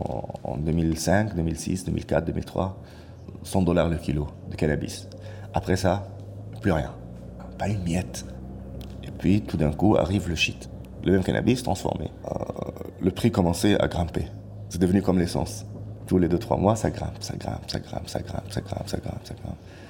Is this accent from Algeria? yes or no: no; Jerusalem, Palestine; Je suis palestinien de Jérusalem-Est, la partie qui est toujours occupée par Israël. Je suis apatride, réfugié sur ma propre terre.